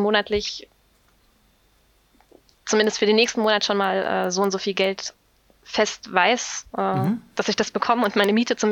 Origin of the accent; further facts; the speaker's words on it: Saxony, Germany; now in Bonn, Germany; Nee, ich komme aus Sachsen.